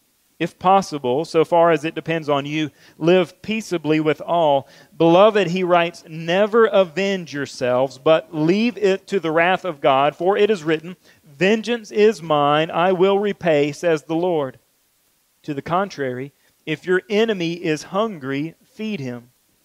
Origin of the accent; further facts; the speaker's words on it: Jackson, United States; when I was a kid and growing up in Jackson, our church slogan was, "Where it feels like family."